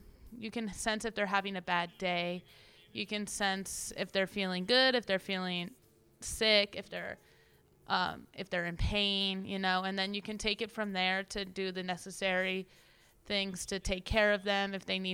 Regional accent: San Jose, California, United States; I'm from San Jose, California, and I'm this year's head female counselor.

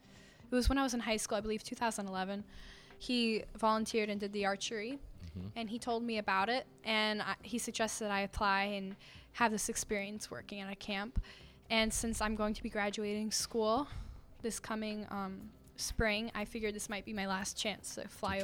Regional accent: Connecticut, United States; I'm from Connecticut.

